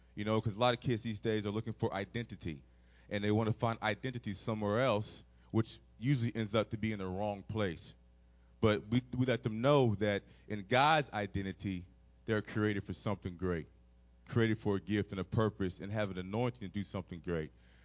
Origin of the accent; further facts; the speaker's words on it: Dallas, Texas, United States; I was telling Pastor in his office, I grew up in Dallas, Texas.